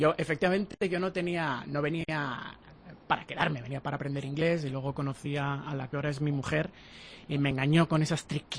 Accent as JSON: {"language": "Spanish", "region": "Basque Country", "country": "Spain", "said": "En España me parece que estamos un poco más politizados. Yo que soy del País Vasco, imagínate, pedir un pincho tortilla en Bilbao."}